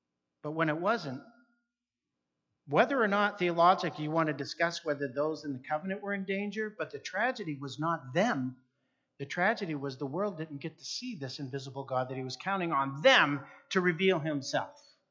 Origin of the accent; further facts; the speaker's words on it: Milo, Maine, United States; Now, I was raised in a Christian home, and I grew up in Milo, Maine. Really, I grew up in Katahdin Ironworks, if anybody knows where that is, but we would winter in the big city of Brownville and Milo.